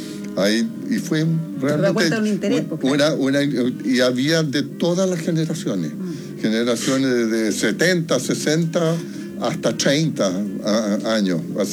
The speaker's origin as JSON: {"language": "Spanish", "region": "Rio de Janeiro", "country": "Brazil", "tie": "born or raised there", "also_born_or_lived": "Santiago, Chile", "said": "yo me crié en Río Janeiro. Yo soy más brasileño que chileno. Nací aquí en el barrio. Aquí en Antonio Ahora con Galvarino Gallardo, pero a temprana edad me fui a vivir a Río, a los 14 años"}